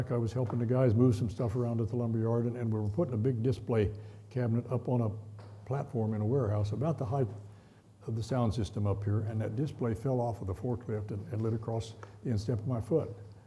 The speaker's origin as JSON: {"language": "English", "country": "United States", "tie": "born there", "said": "I'm a Christian. I was born in America."}